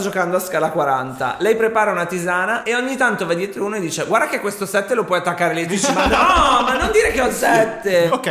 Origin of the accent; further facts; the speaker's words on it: Tuscany, Italy; Si scherza, siamo toscani.